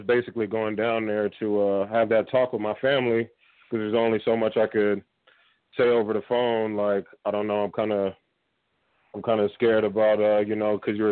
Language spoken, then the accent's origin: English; Las Vegas, Nevada, United States; now in Utah, United States; I'm from Vegas. I'm in Utah